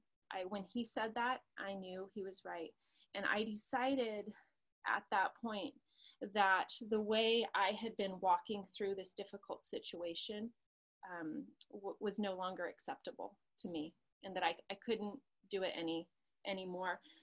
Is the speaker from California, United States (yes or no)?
yes; California, United States; I'm from California.